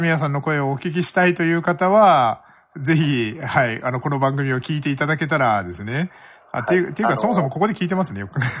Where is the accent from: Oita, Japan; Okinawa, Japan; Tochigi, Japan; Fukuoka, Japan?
Fukuoka, Japan; 僕は福岡人からしたら